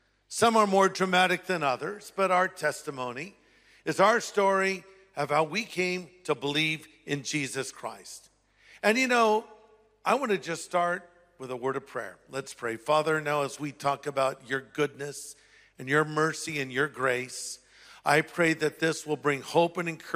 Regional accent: United States; I said, of course I do. I'm an American.

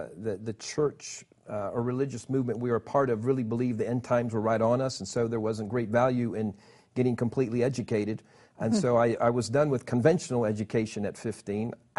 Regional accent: Peru; I grew up in the mission field. I was born in Peru, and my parents were missionaries. My dad was a pastor

